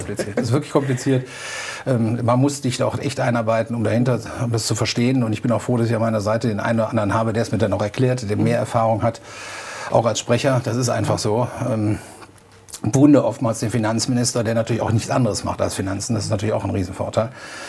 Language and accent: German; Düsseldorf, North Rhine-Westphalia, Germany; wir können eigentlich als Düsseldorfer froh sein, dass wir hier einen solchen Betrieb in Düsseldorf haben